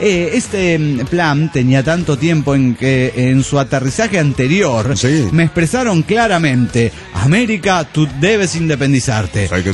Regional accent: Guadalajara, Jalisco, Mexico; de Guadalajara, Jalisco, México.

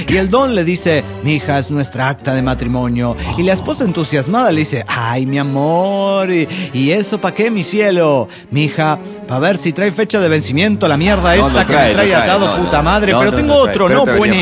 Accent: Guatemala; de Guatemala

